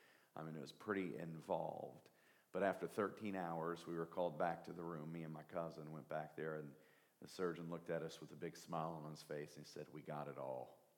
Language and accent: English; Appalachia, United States; My family's from Southeast Kentucky, Northeast Tennessee. We're Appalachian.